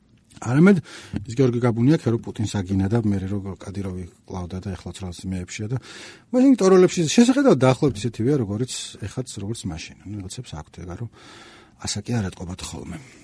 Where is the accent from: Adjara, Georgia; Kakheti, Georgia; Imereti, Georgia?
Imereti, Georgia; არამედ მე ვფიქრობ ხოლმე მაგას და მე რა მე იმერელი ვარ.